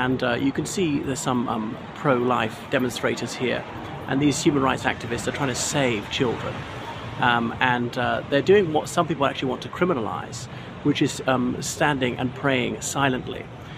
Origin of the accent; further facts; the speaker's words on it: Ireland; now in London, United Kingdom; from Ireland.